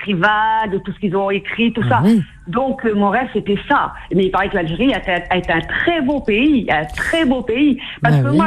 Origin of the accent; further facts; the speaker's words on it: Paris, Île-de-France, France; now in Normandy, France; Moi, je suis parisienne. J'ai vécu à Paris 40 ans, mais là, je suis en Normandie.